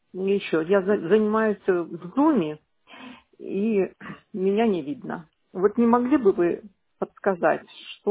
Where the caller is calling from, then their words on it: Shushary, Saint Petersburg, Russia; Я ваш клиент из Шушар, дом 15 по Первомайской.